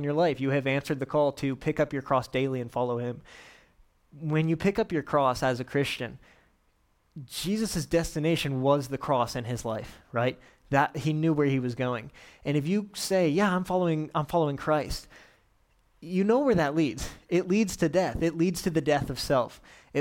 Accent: St. George, Utah, United States; They don't know that we're from St. George, Utah, and yet these kids' lives, and I would say even eternities, have been impacted

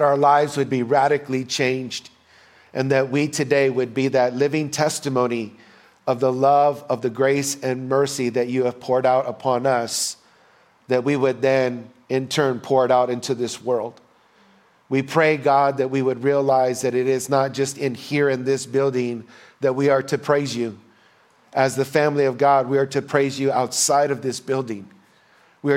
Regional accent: Texas, United States; the flooding that is taking place in Texas, my home country.

